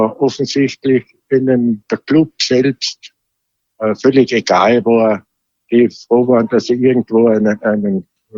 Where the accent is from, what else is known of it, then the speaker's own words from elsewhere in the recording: Tyrol, Austria; Ich muss sagen, wir sind alle Tiroler sind überrascht über die Leistung der Wattener.